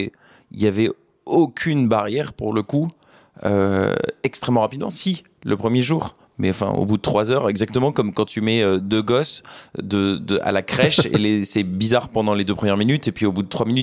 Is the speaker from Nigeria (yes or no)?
no; Beauvais, Hauts-de-France, France; J'ai grandi à Beauvais.